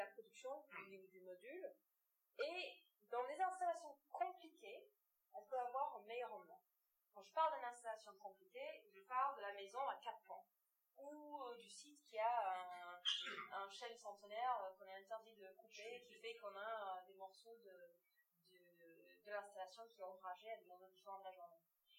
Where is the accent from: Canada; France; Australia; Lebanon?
Australia; J'ai grandi en Australie.